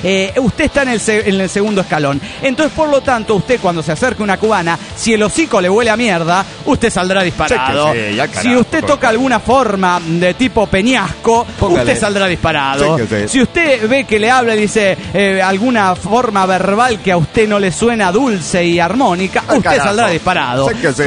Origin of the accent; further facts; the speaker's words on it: Cholula, Puebla, Mexico; soy el … en Cholula, Puebla